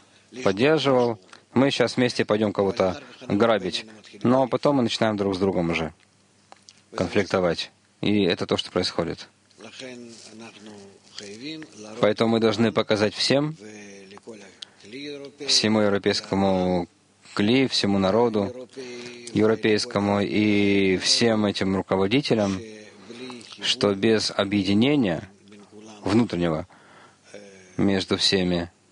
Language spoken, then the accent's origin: Russian; Netherlands; Мы из Голландии. Есть очень сильная женская группа, кроме мужской.